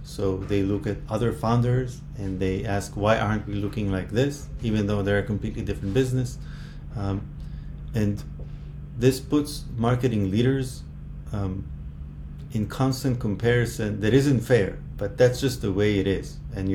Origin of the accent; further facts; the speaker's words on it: Tel Aviv, Tel Aviv District, Israel; I'm from Tel Aviv, Israel, spouse, two kids.